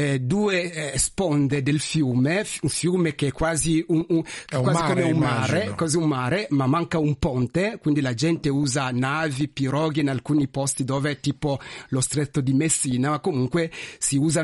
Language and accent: Italian; Kinshasa, DR Congo; also born or lived in Bukavu; io ho fatto il liceo scientifico in un college di gesuiti, college Boboto a Kinshasa, seppure sono nato a Bukavu, dove il papa doveva andare Goma, Bukavu all'est. Sono cresciuto a Kinshasa